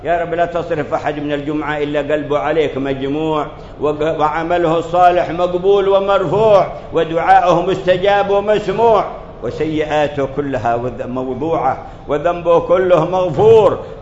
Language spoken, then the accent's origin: Arabic; Yemen